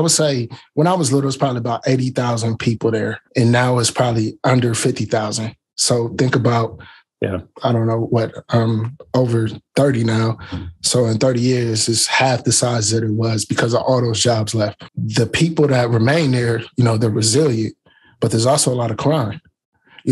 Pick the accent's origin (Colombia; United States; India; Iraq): United States; Canton, Ohio; But as far as my background, I'm from Canton, Ohio. And Canton is a old steel mill town.